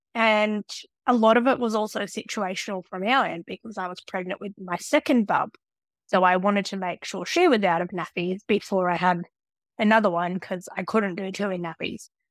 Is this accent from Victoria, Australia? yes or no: yes; Melbourne, Victoria, Australia; So when I was a child, we grew up in Melbourne.